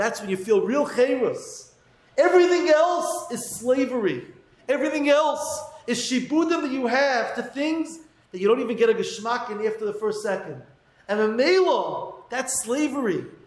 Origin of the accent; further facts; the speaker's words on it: New York, United States; And I'm from New York … from New York.